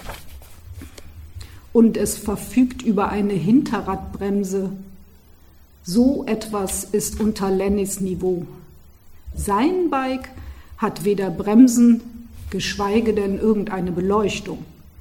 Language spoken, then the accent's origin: German; Cologne, North Rhine-Westphalia, Germany; born there; ich bin ja in Köln geboren, ich würde sagen, ich kenne die Stadt ein wenig